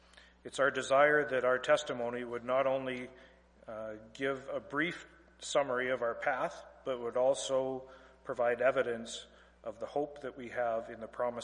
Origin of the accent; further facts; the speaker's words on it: Vulcan, Alberta, Canada; I grew up in Vulcan, Alberta, as a regular attender of church, youth group, and camp.